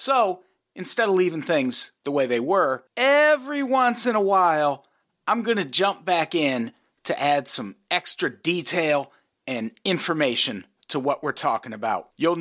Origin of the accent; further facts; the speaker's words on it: Midwest, United States; But yeah, I grew up in the Midwest and it's a very outdoorsy part of the country, but I am not a very outdoorsy person.